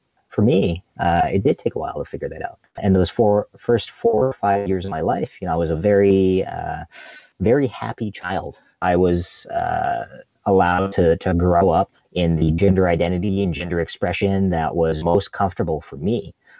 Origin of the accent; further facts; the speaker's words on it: Calgary, Alberta, Canada; now in Saskatoon, Canada; required us to relocate to Calgary, Alberta. And that's where I kind of call my hometown. I like to call myself a little cowtown boy because that's kind of where my home base has been for a number of years